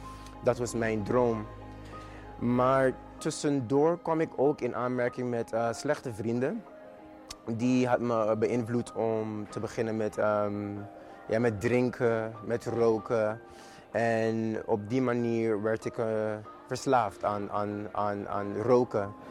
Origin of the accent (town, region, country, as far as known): Sint Maarten; born or raised there; moved away as an adult; now in Netherlands